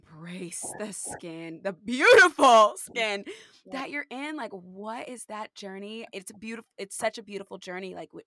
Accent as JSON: {"language": "English", "region": "California", "country": "United States", "tie": "born or raised there", "said": "Like, I grew up in California and my friends, we were always trying to be darker."}